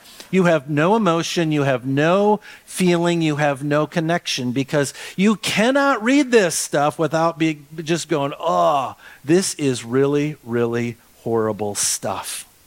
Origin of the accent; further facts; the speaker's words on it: Austin, Minnesota, United States; Well, then when I got to seventh grade, I moved from Southgate Elementary School in Austin, Minnesota to Ellis Middle School.